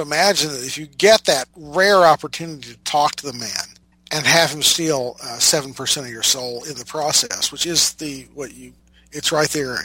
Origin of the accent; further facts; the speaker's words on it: United States; And you look at V for Vendetta, as an American, I get most of it.